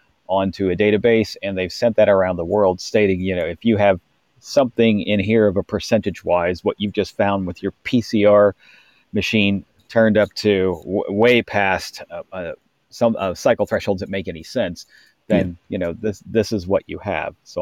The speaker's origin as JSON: {"language": "English", "country": "United States", "said": "because they know I'm from America."}